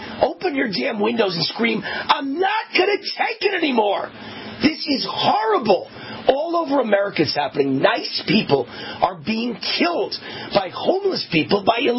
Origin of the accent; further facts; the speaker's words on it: New York, United States; and I'm from New York too, by the way